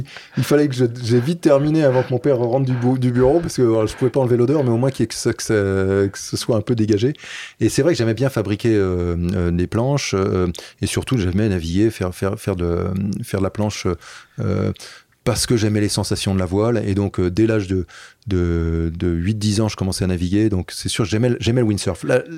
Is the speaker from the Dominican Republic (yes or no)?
no; Paris, Île-de-France, France; moi, j'ai grandi à Paris, mais je passais tout le temps libre que j'avais en Bretagne à naviguer